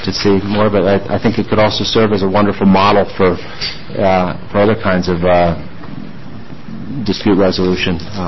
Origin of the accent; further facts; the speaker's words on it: McMinnville, Oregon, United States; I'm from McMinnville. I'm the owner and manager of the McMinnville Grand Ballroom and some other commercial real estate in town there.